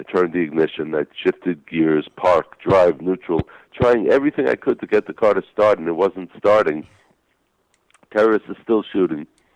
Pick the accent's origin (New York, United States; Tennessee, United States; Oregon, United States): New York, United States; Brooklyn; now in Israel; I originally am from the United States. I grew up in the United States. And I grew up in a place called Brooklyn that you may have heard of.